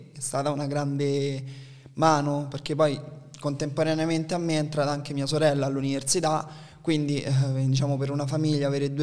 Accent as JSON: {"language": "Italian", "region": "Lazio", "country": "Italy", "said": "Allora, io vengo dai Castelli Romani, si trovano vicino Roma"}